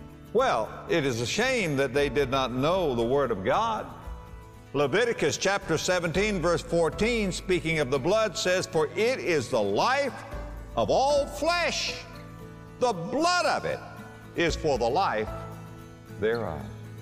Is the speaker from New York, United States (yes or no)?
no; West Palm Beach, Florida, United States; just go to my hometown of West Palm Beach, Florida, cross the bridge, go over to Palm Beach